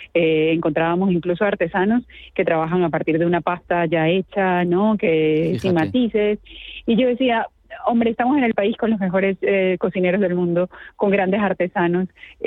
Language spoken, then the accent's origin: Spanish; Spain; Entonces, cuando yo hablo que vengo de España